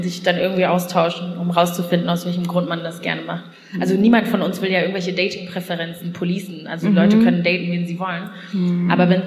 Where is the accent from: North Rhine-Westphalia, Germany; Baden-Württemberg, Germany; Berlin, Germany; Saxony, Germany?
North Rhine-Westphalia, Germany; born or raised there